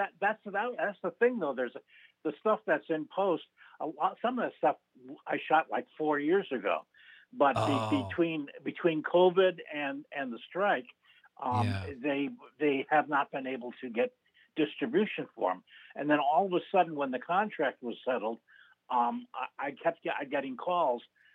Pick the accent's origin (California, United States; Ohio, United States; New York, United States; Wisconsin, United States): Wisconsin, United States; Menomonee Falls; Well, and I grew up in Menominee Falls.